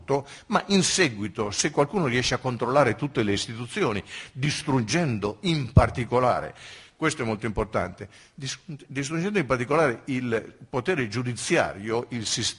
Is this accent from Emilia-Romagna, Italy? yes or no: yes; Bologna, Emilia-Romagna, Italy; io vengo da Bologna